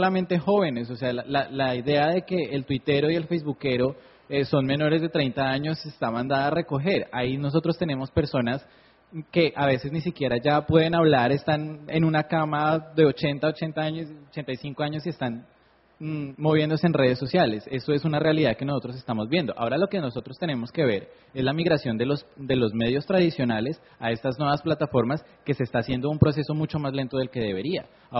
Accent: Bogotá, Colombia; en Bogotá, que es de donde yo vengo

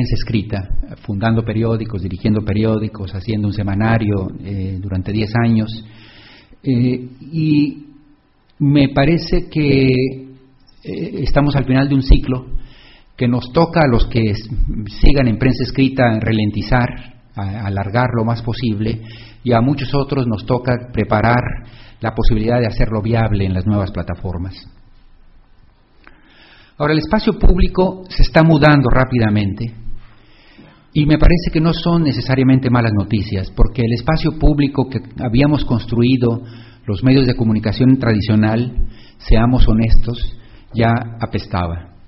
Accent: Mexico; el reducido espacio público que existe en mi país. Los medios digitales y la llamada blogósfera constituye, por otra parte, un espacio en donde se está formando una nueva conversación pública. Y me limito a dos ejemplos muy recientes en México.

